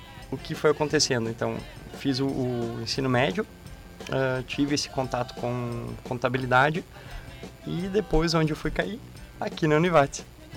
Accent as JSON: {"language": "Portuguese", "town": "Porto Alegre", "region": "Rio Grande do Sul", "country": "Brazil", "tie": "born there", "said": "Eu nasci em Porto Alegre. A família do meu pai é de Paverama, aqui perto, 30 quilômetros, e da minha mãe de Pelotas."}